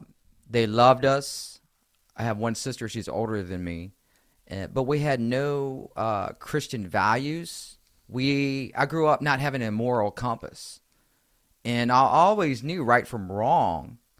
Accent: Richmond, Virginia, United States; moved away as an adult; I needed to move away from my home state, Richmond, Virginia, all right?

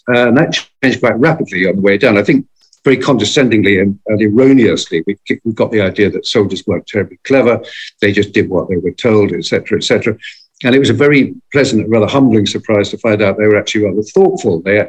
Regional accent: United Kingdom; I'm a Brit.

